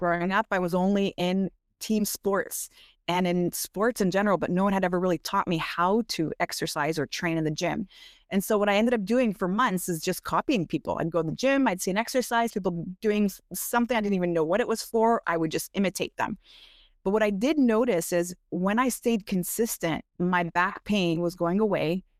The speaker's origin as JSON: {"language": "English", "town": "Montreal", "region": "Quebec", "country": "Canada", "said": "I am from Montreal, Canada."}